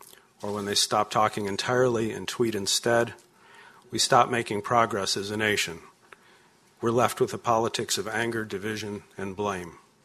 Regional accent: Rochester, New York, United States; I own a real estate development company in Rochester, New York, my hometown.

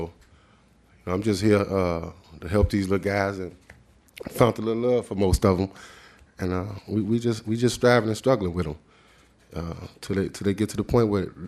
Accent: Roseland, United States; I grew up in Roseland area, same place I'm working right now.

